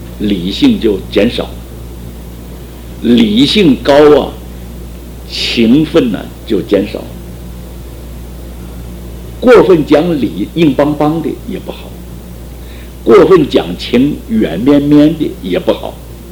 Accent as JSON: {"language": "Chinese", "country": "Taiwan", "said": "我们台湾话叫做圆顶了，圆顶是台湾话，外省不叫圆顶"}